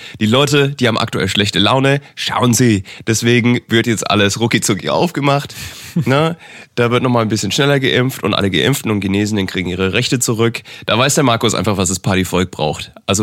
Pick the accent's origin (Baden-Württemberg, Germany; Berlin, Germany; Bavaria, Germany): Bavaria, Germany; Nuremberg; ich komme ursprünglich auch aus Nürnberg.